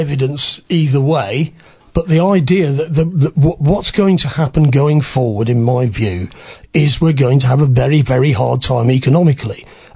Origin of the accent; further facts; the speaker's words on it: England, United Kingdom; I can call him anything I like. That's my right as an Englishman.